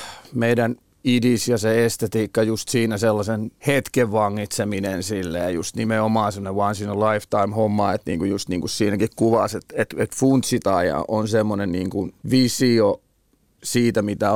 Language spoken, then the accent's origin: Finnish; Turku, Southwest Finland, Finland; now in Tampere, Finland; Kun mä asun Tampereella ja mä oon Turusta alun perin kotoisin